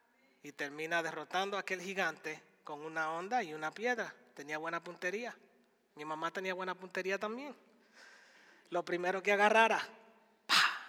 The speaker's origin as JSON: {"language": "Spanish", "country": "Dominican Republic", "tie": "born or raised there", "said": "En mi ciudad natal, yo crecí en una ciudad fronteriza, hacemos frontera con Haití, nuestro vecino país de Haití."}